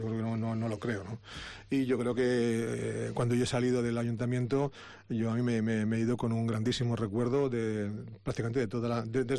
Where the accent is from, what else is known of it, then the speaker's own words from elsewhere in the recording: Santander, Cantabria, Spain; somos cántabros, pero también y sobre todo yo soy santanderino, yo nací en esta ciudad